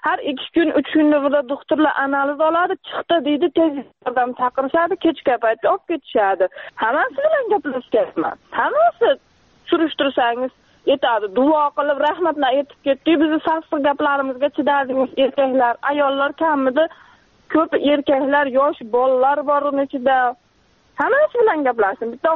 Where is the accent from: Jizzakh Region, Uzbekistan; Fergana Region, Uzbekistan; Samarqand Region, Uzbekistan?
Fergana Region, Uzbekistan; Rishton; born there; now in Nurafshon, Uzbekistan; Farg'ona viloyati, Rishton tumanida tug'ilganman. 2 farzandim bor. Hozir Nuravshonda kvartirada turibman onam bilan.